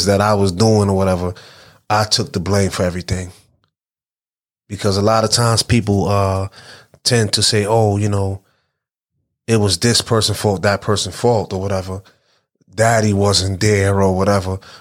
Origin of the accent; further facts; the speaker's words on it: Brooklyn, New York, United States; I'm from Flatbush. I'm from East 31st. I'm from the whole Vandeveer, that whole Vandeveer area. And I grew up there, went to school there, PS 269, the main building, the annex, you know, went to Walt Whitman, went to Erasmus. So I am Flatbush.